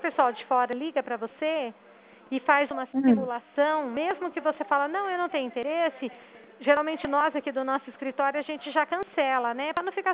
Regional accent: Dracena, São Paulo, Brazil; Então, eu sou daqui de Dracena.

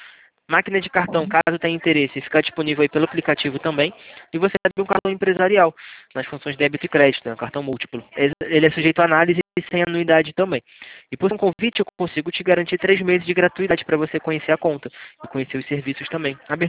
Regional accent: Rio de Janeiro, Brazil; eu sou do Rio.

